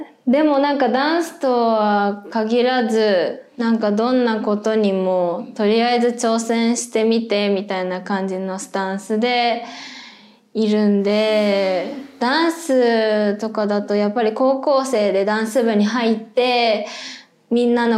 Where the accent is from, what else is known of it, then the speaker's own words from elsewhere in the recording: Kanagawa, Japan; now in Osaka, Japan; 出身は神奈川県です。